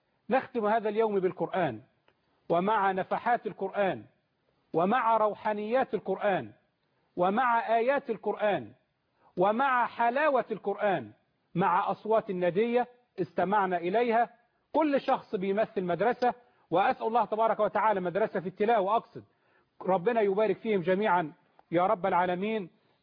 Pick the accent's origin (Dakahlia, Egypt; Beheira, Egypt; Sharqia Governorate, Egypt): Dakahlia, Egypt; Al-Deraksa; لأحبابي في بلدتي قرية الدركسة مركز بنية النصر بمحافظة الدهلية